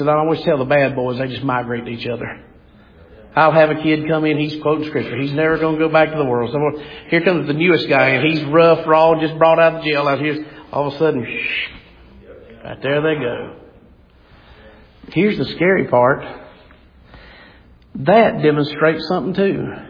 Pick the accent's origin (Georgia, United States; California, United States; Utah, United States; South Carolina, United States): South Carolina, United States; Gaffney; born or raised there